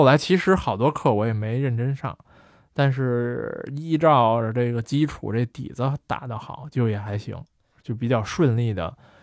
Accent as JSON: {"language": "Chinese", "region": "Beijing", "country": "China", "tie": "born or raised there", "said": "我是在那个中关村长大的"}